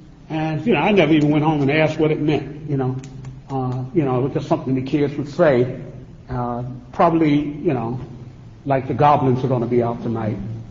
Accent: North Carolina, United States; also born or lived in Washington, D.C.; now in Philadelphia, United States; My home, for all intents and purposes, is in Philadelphia, although I was born in Washington, D.C., and as a kid in the late 40s, I lived in, middle to late 40s, I lived in North Carolina.

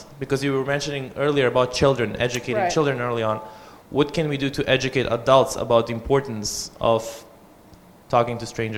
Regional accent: North Macedonia; I come from Macedonia where I saw my mother talking to strangers all the time on the bus.

